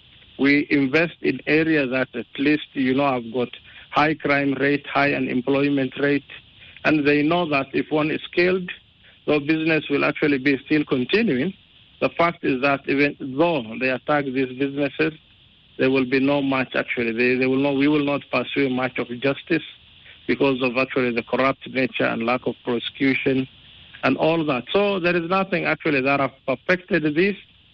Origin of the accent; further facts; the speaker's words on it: Somalia; And this is something I myself come under when I was asked, where are you from? And then you say Somalia.